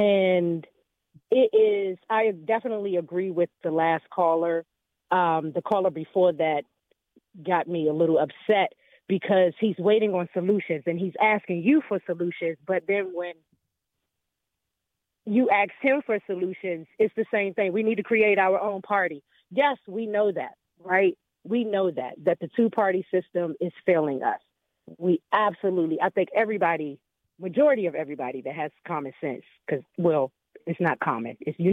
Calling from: Washington, District of Columbia, United States; Hey, yes, this is … calling from D.C.

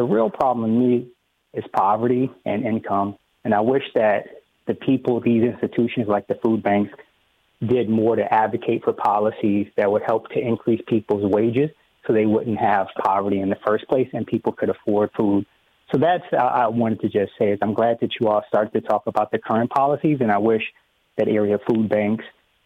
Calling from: Greenbelt, Maryland, United States; I'm calling from Greenbelt.

